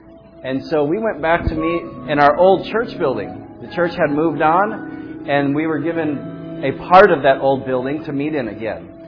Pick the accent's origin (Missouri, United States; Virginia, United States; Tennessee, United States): Tennessee, United States; Paris; born there; I was born in Paris, Tennessee.